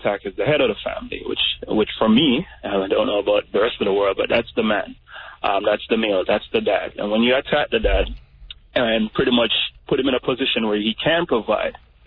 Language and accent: English; Jamaica; now in South Florida, United States; Being Jamaican, you see the same thing happening in low-income communities.